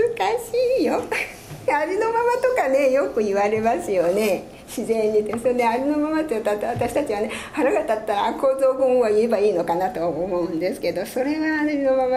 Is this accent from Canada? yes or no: no; Kurashiki, Okayama, Japan; 私岡山県倉敷市に育ちましてね、海辺なんです。